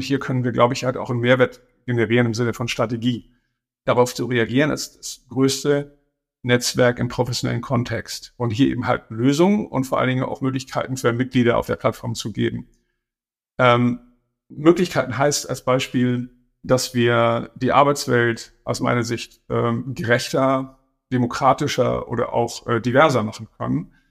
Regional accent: Northern Germany, Germany; Ich bin ein Norddeutscher, insofern ist auch die lokale Nähe da sehr, sehr groß.

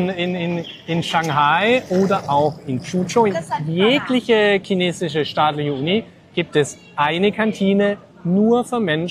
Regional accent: Baden-Württemberg, Germany; Na, ich bin ja Schwabe, ich spare ja gern.

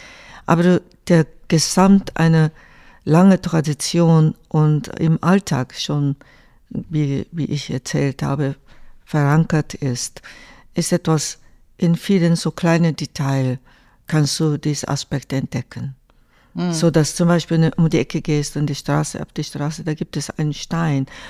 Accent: Japan; German is a second language; Ich bin natürlich nicht als Japanerin nach Andalusien gegangen, sondern einfach als Mensch.

